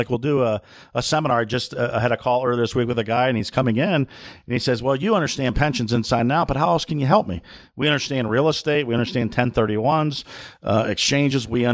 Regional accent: Canton, Ohio, United States; You know, I grew up in Northeast Ohio, Canton, Ohio. And, you know, obviously I've been in Central Ohio ever since college at Ohio State and whatnot.

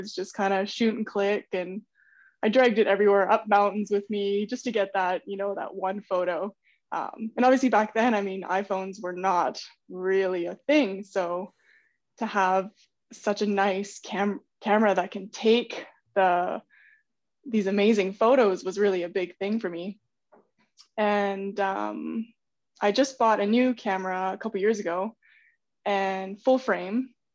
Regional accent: Canmore, Alberta, Canada; now in Calgary, Canada; I grew up in Canmore and I currently live in Calgary now.

